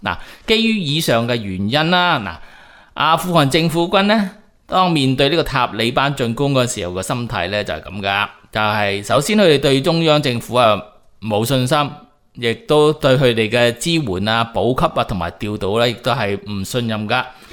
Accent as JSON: {"language": "Cantonese", "town": "Chaozhou", "region": "Guangdong", "country": "China", "said": "譬如我潮州人咁啊，成日都系我系格建啦，即系认同上咧就系认同咗自己系格建啦潮州人先，然后先至考虑到自己系咪广东人，系咪呢个中国人噶"}